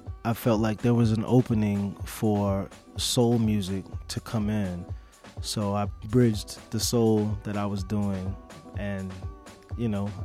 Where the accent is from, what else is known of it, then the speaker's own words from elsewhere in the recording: St. Louis, Missouri, United States; now in New York, United States; Well, I'm from St. Louis originally. Okay. I was born in St. Louis. I moved to New York, and that was it.